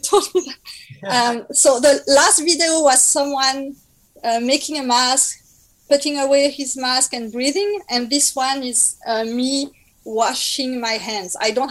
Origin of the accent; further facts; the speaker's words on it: France; accent: French; English is a second language; I will try to read it if with my French accent to make something.